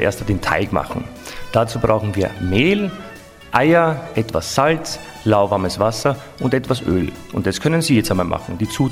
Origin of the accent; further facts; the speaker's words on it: Vienna, Austria; born there; Natürlich mit einem Wiener Einfluss, da ich eigentlich gebürtiger Wiener bin.